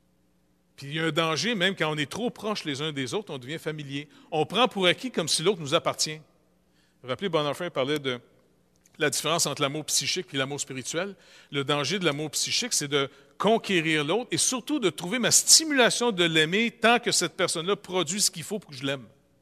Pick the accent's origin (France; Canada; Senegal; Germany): Canada; Quebec; Je sais que je suis Québécois